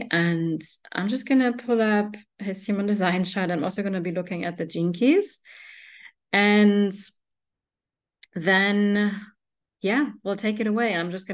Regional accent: Germany; me growing up in Germany, he was a really freaking big deal.

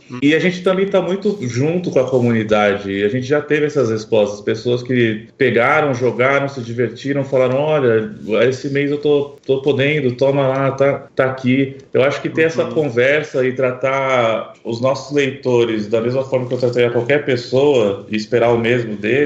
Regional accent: São Paulo, Brazil; somos de São Paulo, acho que é mais ou menos parecido.

